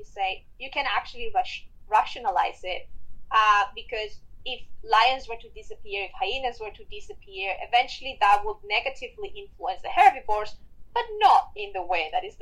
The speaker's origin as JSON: {"language": "English", "country": "Spain", "second_language": "English", "said": "I'm originally from Spain."}